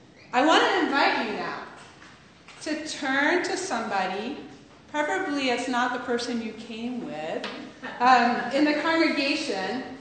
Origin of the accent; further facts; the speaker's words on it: Atlanta, Georgia, United States; I'm from Atlanta, Georgia.